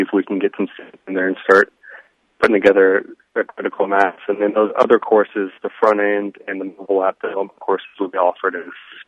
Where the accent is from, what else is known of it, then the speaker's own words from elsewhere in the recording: Galesburg, Illinois, United States; moved away as an adult; now in Chicago, United States; I'm a Galesburg native. I was born and raised in Galesburg. Currently live in Chicago.